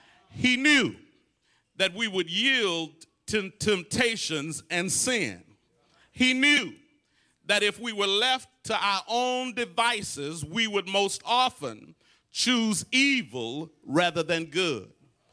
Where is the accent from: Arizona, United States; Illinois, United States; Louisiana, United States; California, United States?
Louisiana, United States; Leesville; I tell people wherever I go that I'm from Leesville.